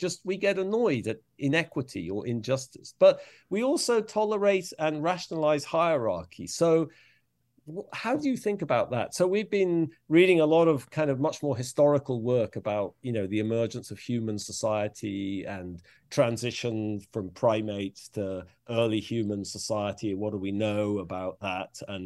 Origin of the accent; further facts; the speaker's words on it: England, United Kingdom; I'm English.